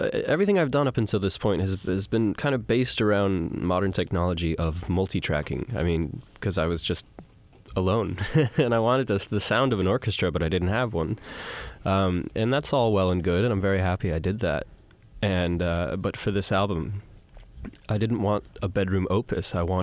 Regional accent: Santa Fe, New Mexico, United States; It started when I was in Santa Fe. I was a teenager. Growing up in Santa Fe was this weird situation where you're exposed to very touristy culture on one, you know, on one end of the spectrum, and on the other, it's largely Hispanic, Native American

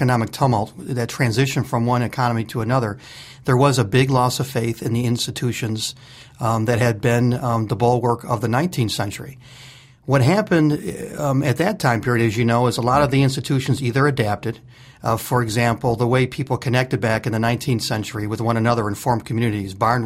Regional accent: Detroit, Michigan, United States; The south side of town looks like my hometown, Detroit.

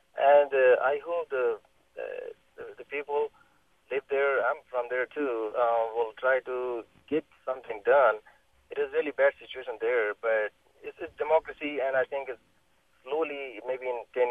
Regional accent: India; now in Dallas, United States; and I'm in Dallas, Texas. It's a nice program you have right now. And actually, I am from India

